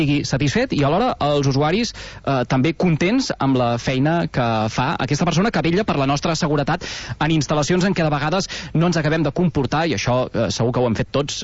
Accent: Salomó, Catalonia, Spain; Quan dic el meu poble vull dir que m'he quedat a la piscina de Salomó.

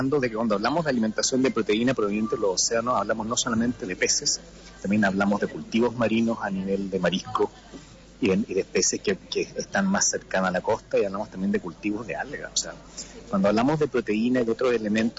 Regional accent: Chile; tú estás en España, yo soy chileno

